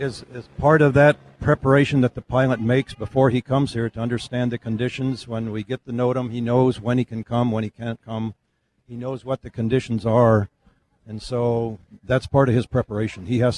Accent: Rockford, Illinois, United States; I'm from Rockford, Illinois.

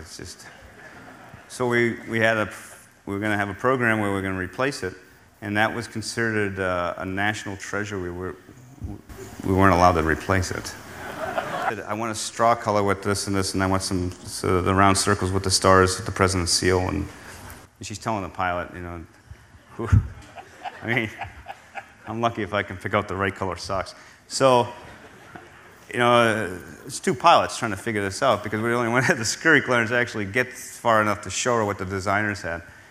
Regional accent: Boston, Massachusetts, United States; I don't know. I grew up in Boston. Hay was how you got someone's attention, you know?

